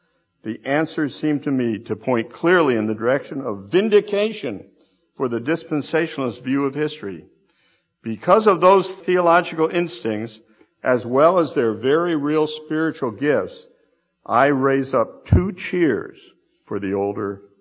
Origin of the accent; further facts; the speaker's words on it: West Hartford, Connecticut, United States; I was a brand new believer. in Connecticut. My hometown was West Hartford.